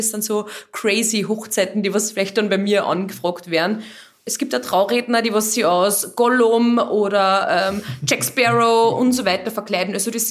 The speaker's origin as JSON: {"language": "German", "region": "Upper Austria", "country": "Austria", "tie": "born or raised there", "said": "weil ich aufgewachsen bin am See, am Traunsee."}